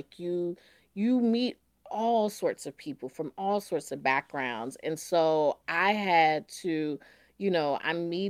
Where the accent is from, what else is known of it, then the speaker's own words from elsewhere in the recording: Durham, North Carolina, United States; Well, you know, I grew up in Durham, North Carolina, but my mother is a proud graduate of Winston-Salem State University